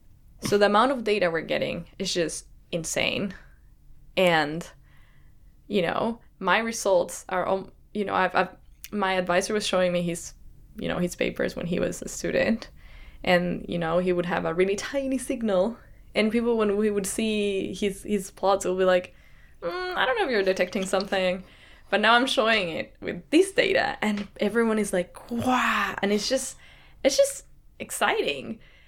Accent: Santiago, Santiago Metropolitan Region, Chile; English is a second language; moved away as an adult; also born or lived in north of Chile; now in United States; I was raised in Santiago, and I lived there until I was more or less 25 years old. So before I moved to the US to do my PhD, I was raised in Santiago, as I said, but I spent a lot of my childhood in the north of Chile.

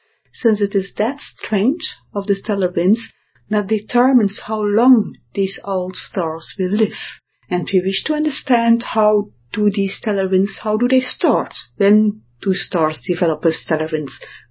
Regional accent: Belgium; I'm from Belgium, so it has a specific reason.

